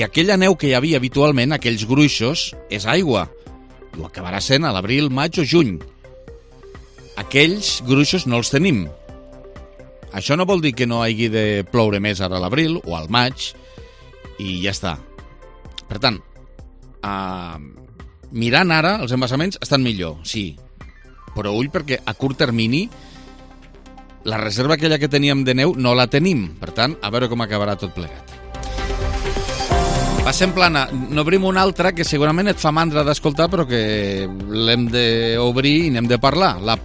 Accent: Lleida, Catalonia, Spain; És a dir, com a lleidatans i lleidatans, si ens suposa que ha de venir més trens

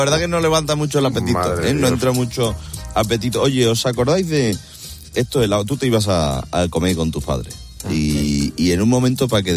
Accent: Estella, Navarre, Spain; A mí el de mantecao que sirven en mi pueblo, en Estella, en Navarra, Es espectacular.

